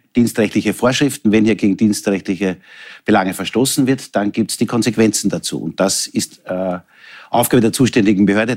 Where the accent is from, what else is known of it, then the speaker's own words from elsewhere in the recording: Texingtal, Lower Austria, Austria; Ich komme aus dem Texingtal, das ist jene Gemeinde, wo ich 6 Jahre Bürgermeister war, das ist in Niederösterreich.